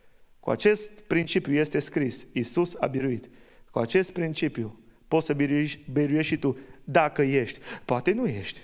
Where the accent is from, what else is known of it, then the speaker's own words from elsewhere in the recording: Romania; Noi suntem români, noi am fost învățați greșit.